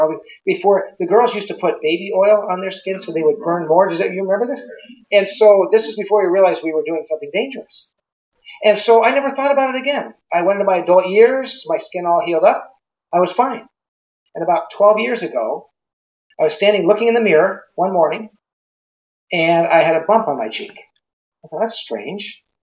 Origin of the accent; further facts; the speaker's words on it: Huntington Beach, California, United States; I grew up in along the coast in Southern California in an area called Huntington Beach. I was born in Newport Beach. Huntington Beach was 5 minutes from the ocean.